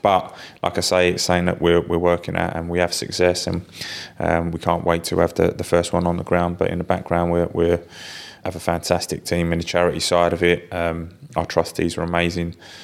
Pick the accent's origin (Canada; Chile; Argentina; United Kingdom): United Kingdom; Barking, London; Barking comes under Essex. I still class it as, it's a London borough, but it still comes under Essex.